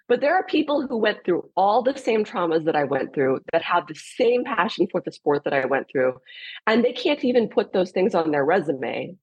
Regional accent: Illinois, United States; I mean, I grew up figure skating in Illinois as well.

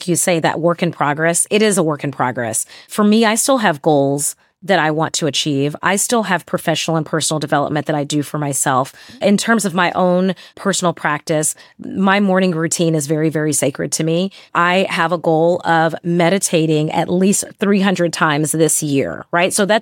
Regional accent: Texas, United States; Because I've created this like non-regional dialect that people don't, they're like, we don't know. We have no idea where you're from. And if I say Texas, and the next question is like, no, that doesn't make sense.

